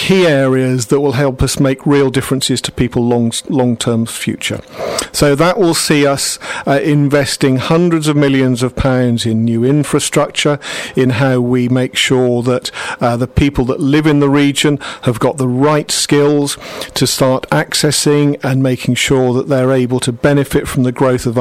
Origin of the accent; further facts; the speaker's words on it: South West England, United Kingdom; and I grew up in Somerset, I remember first commuting into Bristol some 30 years ago.